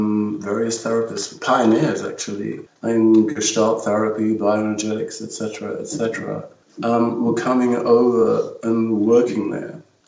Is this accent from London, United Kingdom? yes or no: yes; London, United Kingdom; also born or lived in Sri Lanka; growing up in London, … went to see